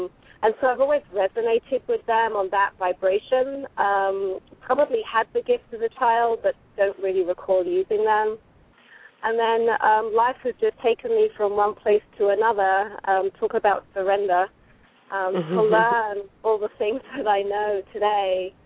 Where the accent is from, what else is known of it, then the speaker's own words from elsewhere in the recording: London, United Kingdom; now in United States; Yep, I'm originally from England, from London.